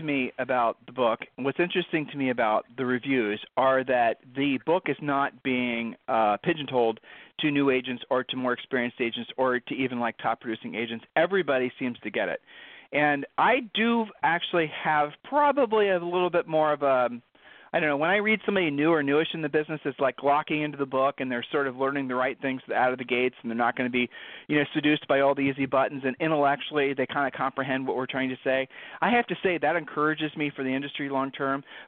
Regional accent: Ohio, United States; now in Texas, United States; But we're from Ohio.

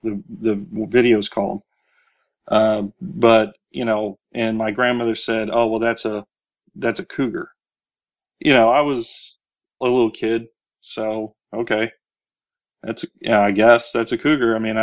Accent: Texas, United States; Well, I'm from Texas originally, and my mom is from Louisiana.

